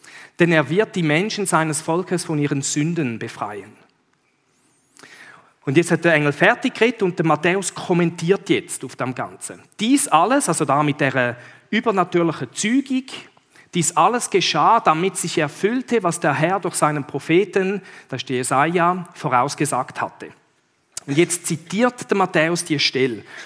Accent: Djibouti; in Djibouti, dort wo ich aufgewachsen bin

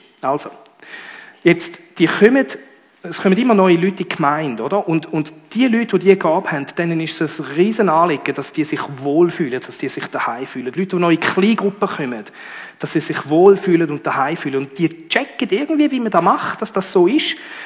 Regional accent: Djibouti; Ich bin in Afrika aufgewachsen

